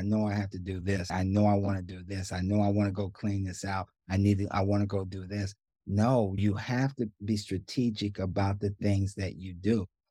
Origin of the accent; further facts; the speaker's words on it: Ohio, United States; Growing up in the Midwest, football is huge. Ohio is a hotbed for football.